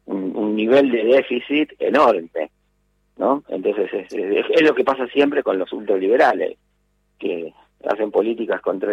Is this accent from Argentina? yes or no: yes; Argentina; ya viéndolo como argentino